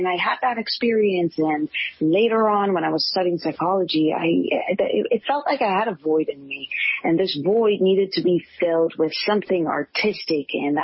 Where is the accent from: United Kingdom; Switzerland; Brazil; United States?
Switzerland; because I grew up in Switzerland, you know, no one was an actor around me.